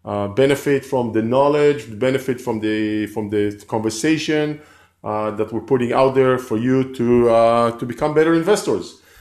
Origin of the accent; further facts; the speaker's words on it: California, United States; here from Southern California, and we always have people, joining us on the live from multiple locations.